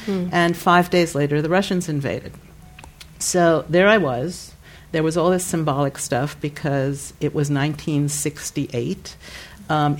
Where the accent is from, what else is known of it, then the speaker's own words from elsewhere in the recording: Manhattan, New York, United States; You know, I grew up in Manhattan. I loved musicians.